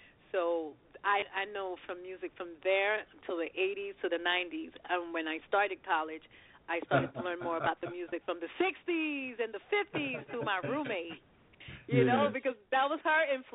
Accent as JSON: {"language": "English", "town": "Brooklyn", "region": "New York", "country": "United States", "tie": "born or raised there", "said": "So life growing up in Brooklyn felt like I actually was growing up in the islands because I was just exposed by that."}